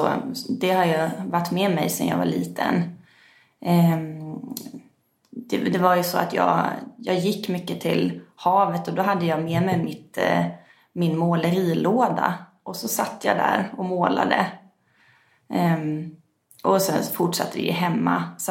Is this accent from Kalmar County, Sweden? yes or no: yes; Bläsinge, Kalmar County, Sweden; och är född och uppvuxen på Öland i en liten fiskeby som heter Bläsinge. Och där bodde jag tills jag var 16 år. Sen flyttade jag hemifrån